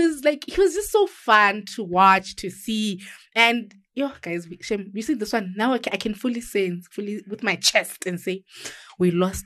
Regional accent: Limpopo, South Africa; they had a memorial service for him yesterday in Limpopo, Zanin, my hometown, guys.

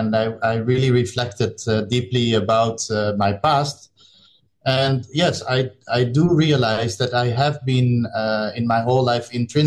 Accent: Netherlands; English is a second language; I grew up in Holland in a polder, and so where my parents still live there. So that's our house is 10 meters below sea level.

